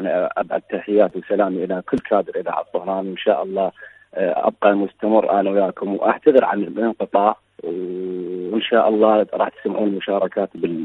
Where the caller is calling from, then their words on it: Maysan, Iraq; هو إحنا عندنا بالعراق يعني تكون مثلا عندنا بمحافظة ميسان البث يعني ما قاعد يعني بث ضعيف